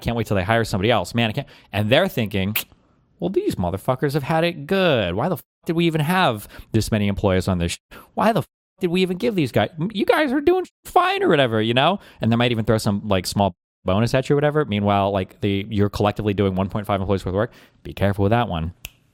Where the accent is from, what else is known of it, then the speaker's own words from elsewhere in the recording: United States; Yeah, I'm American. We do eat steak for breakfast sometimes, motherfucker.